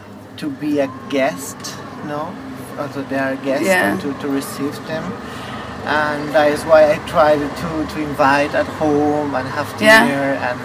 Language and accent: English; Colombia; English is a second language; My background, because I come from Colombia, and in Colombia, art had a little a huge impact in the social.